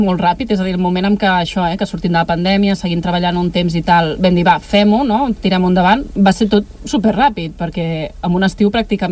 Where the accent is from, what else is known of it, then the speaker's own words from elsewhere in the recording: Badalona, Catalonia, Spain; Doncs el motiu principal és perquè som de Badalona.